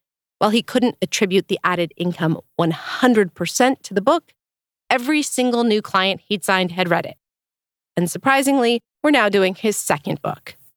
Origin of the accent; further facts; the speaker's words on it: Los Angeles, California, United States; I also had an LA launch at my hometown bookstore, Book Soup, where over 100 people came